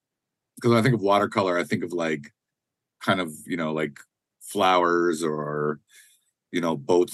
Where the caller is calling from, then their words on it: Duluth, Minnesota, United States; My family is from Grand Portage, and I'm joining you from Duluth, Minnesota.